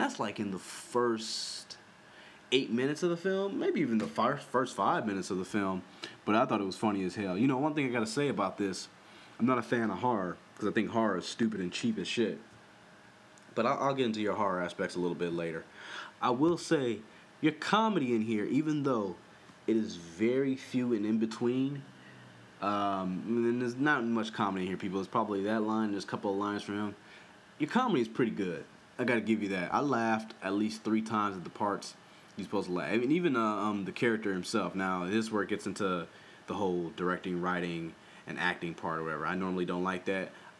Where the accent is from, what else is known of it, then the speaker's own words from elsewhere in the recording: Long Beach, California, United States; I'm from Long Beach, California, LA County area, and right by the ocean and stuff like that.